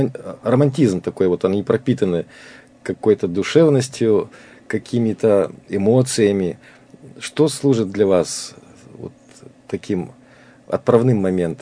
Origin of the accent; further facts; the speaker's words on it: Russia; born there; хорошо, что я родился в России.